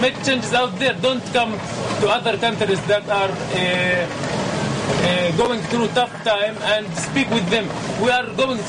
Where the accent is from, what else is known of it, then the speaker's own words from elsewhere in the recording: Israel; Okay, I am from Israel too.